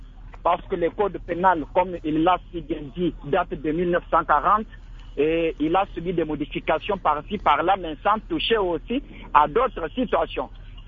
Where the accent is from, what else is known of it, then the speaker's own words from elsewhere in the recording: DR Congo; ici, chez nous, en RDC